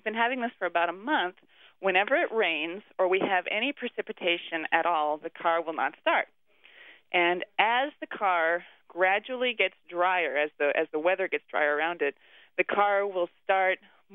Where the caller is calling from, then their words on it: Malden, Massachusetts, United States; I'm calling from Malden.